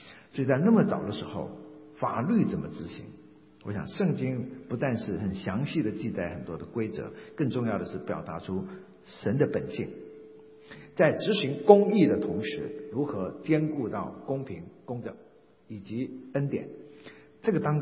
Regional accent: China; 我们中国人也有这个观念啊，像这个每个县城有县里面的县太爷

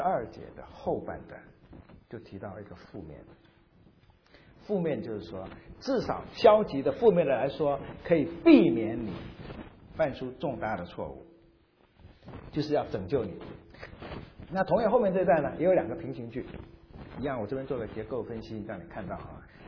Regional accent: China

